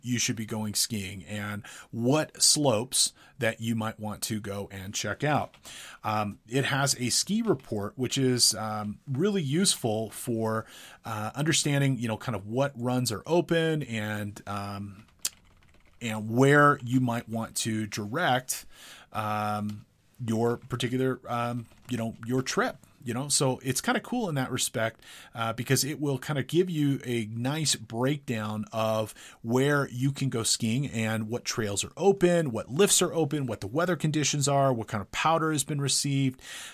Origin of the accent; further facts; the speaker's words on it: Big Bear Lake, California, United States; images of Big Bear Lake, California, my hometown.